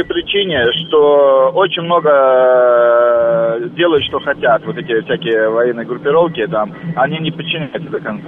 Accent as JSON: {"language": "Russian", "country": "Ukraine", "tie": "born or raised there", "said": "Вот я родом с Украины."}